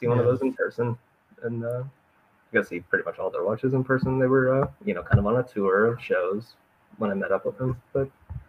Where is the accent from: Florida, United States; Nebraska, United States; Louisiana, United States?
Florida, United States; So my dad, I grew up in Florida. Been in the Florida National Guard for going on 8 years now. Growing up in Florida, I was always like in the pool and at the beach